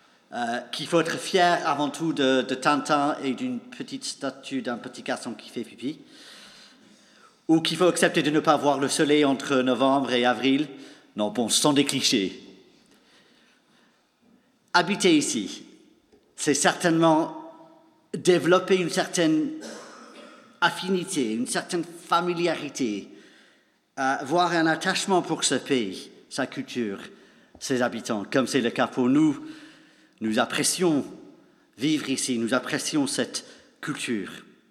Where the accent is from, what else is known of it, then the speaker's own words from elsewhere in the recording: England, United Kingdom; French is a second language; now in Belgium; je ne suis pas belge, je viens de l'Angleterre, mais j'ai maintenant passé presque 8 ans de ma vie en Belgique et je commence à m'habituer à la culture belge.